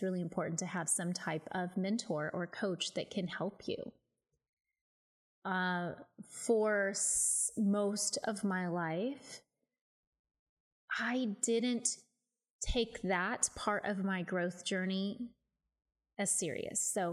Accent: Midwest, United States; I came from the Midwest where there was a lot of judgment.

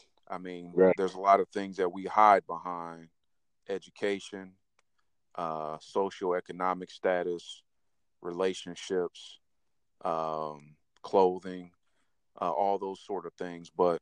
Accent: Fort Wayne, Indiana, United States; born and raised in Fort Wayne, Indiana. Grew up on the south side of Fort Wayne, Euclid and Pontiac.

